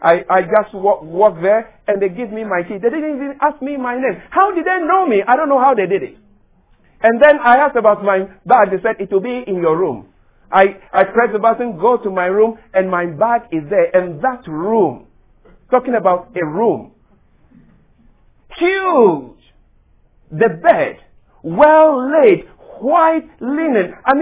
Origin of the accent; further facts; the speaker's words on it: Ghana; now in United States; "Where do you come from?" "I come from Ghana." You know, of course, I wouldn't tell you the village I come from. It's not on the map.